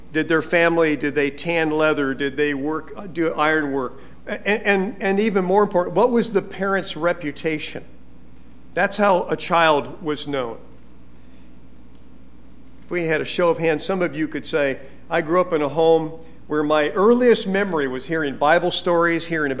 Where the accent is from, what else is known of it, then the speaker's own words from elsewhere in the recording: Gary, Indiana, United States; born there; I was born a Hoosier. You know what that means? That means I was born in Indiana. Gary, Indiana, to be exact.